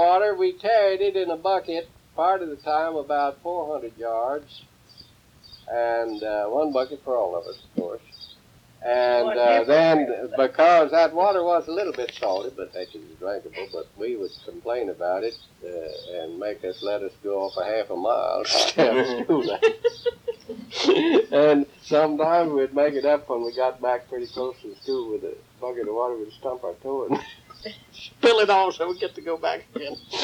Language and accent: English; Texas, United States; born there; I was born in Nueces and born right down there, like I say, close to the cow pens.